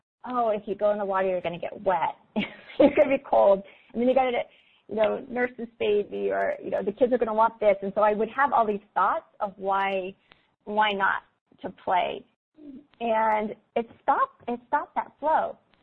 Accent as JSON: {"language": "English", "region": "Florida", "country": "United States", "tie": "born or raised there", "also_born_or_lived": "Hawaii / California", "said": "I grew up in Florida, Hawaii, and California. So I love the ocean."}